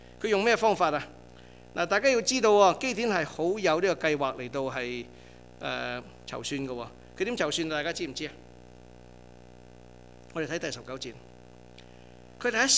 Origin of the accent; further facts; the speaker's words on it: Guangdong, China; 我哋广东人有句点啊？精人出口，笨人出手啊嘛